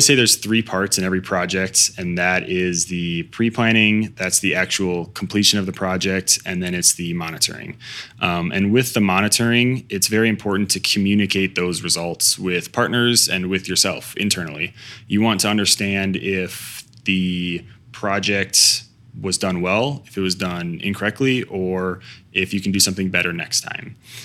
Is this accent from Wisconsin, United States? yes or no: no; Minnesota, United States; Yeah, so, you know, originally I'm from Minnesota.